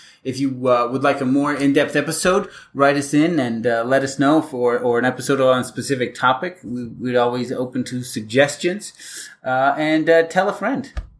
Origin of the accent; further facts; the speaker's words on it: Midwest, United States; So we're from the Midwest.